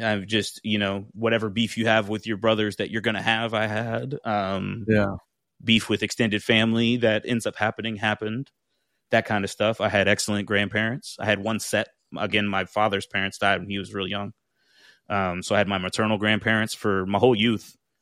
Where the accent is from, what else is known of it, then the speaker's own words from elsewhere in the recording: Jacksonville, Florida, United States; also born or lived in Maryland; And other than that, I was in Jacksonville. I did all my growing up in Jacksonville, Florida. Mom's a nurse. Dad was in the Navy.